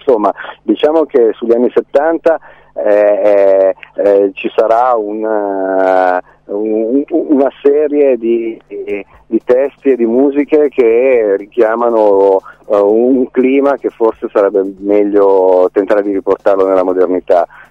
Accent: Milan, Lombardy, Italy; vengo da Milano, lo so bene cosa è successo negli anni 80

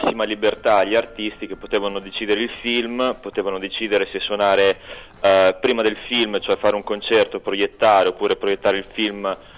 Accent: Faenza, Emilia-Romagna, Italy; No, io veramente sono di Faenza, quindi sono da Faenza.

